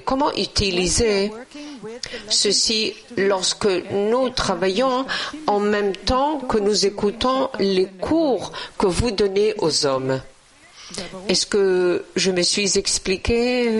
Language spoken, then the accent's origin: French; New York, United States; Je viens de New York.